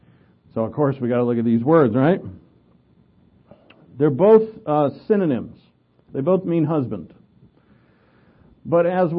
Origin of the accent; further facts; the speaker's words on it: Newport, Rhode Island, United States; In my home state of Newport, Rhode Island, is one of the first synagogues of the Jews in America.